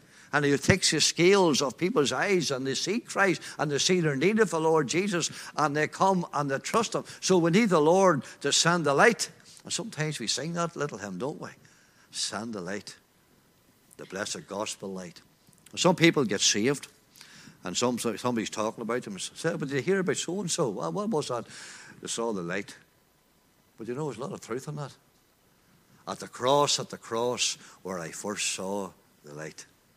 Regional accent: Glenanne, Northern Ireland, United Kingdom; I'm from Glen Ann, outside Market Hill, and there was a wee gospel hall at the corner called the CWU.

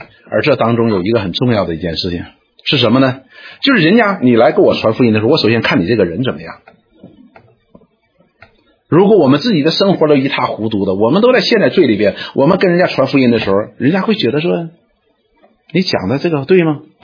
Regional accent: Northeast China, China; 大概好像我们东北人叫大妖母

